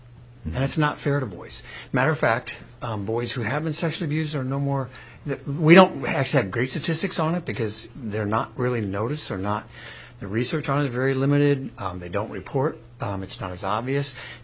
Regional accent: Fairbanks, Alaska, United States; I'm a psychologist from Fairbanks.

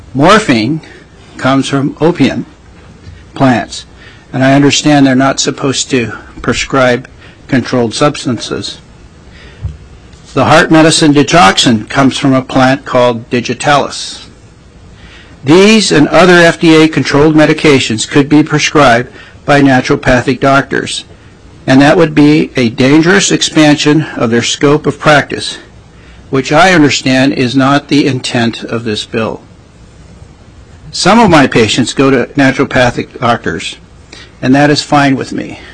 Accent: Wrangell, Alaska, United States; now in Juneau, United States; I was born and raised in Wrangell, Alaska. I have practiced family medicine in Juneau since 1984

